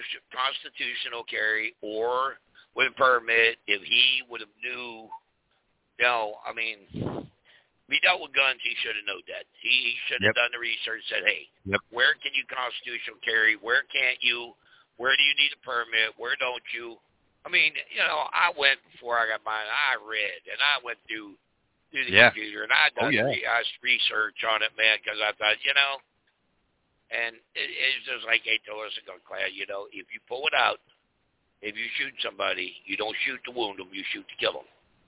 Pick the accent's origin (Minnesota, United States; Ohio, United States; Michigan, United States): Ohio, United States; I said, well, I'm from Ohio. I said, I'll keep my permit, thank you.